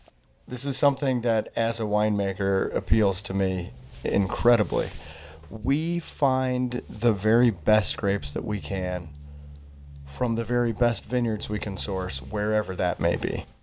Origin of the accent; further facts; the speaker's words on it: West Coast, United States; I'm originally from the West Coast